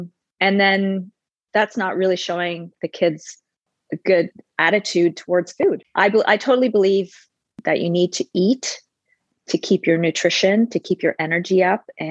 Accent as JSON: {"language": "English", "town": "Toronto", "region": "Ontario", "country": "Canada", "tie": "born or raised there", "also_born_or_lived": "Oakville", "said": "I've pretty much lived in Toronto my whole life, although I was born in Oakville, which is kind of a suburb outside of Toronto."}